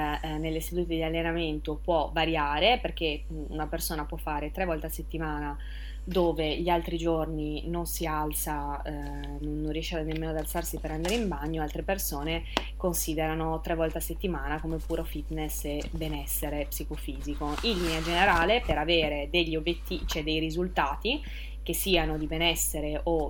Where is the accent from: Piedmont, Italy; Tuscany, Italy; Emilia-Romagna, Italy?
Piedmont, Italy; Ivrea; born there; now in Milan, Italy; sono nata in provincia di Torino, a Ivrea, però vivo a Milano adesso da 6 anni, e no, di più di 6 anni forse anche.